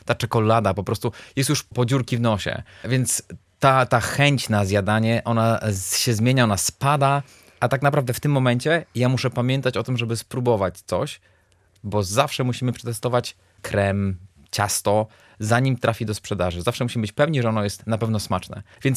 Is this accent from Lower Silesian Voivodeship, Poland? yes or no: no; Stargard, West Pomeranian Voivodeship, Poland; to jest moje rodzinne miasto, Stargard pod Szczecinem.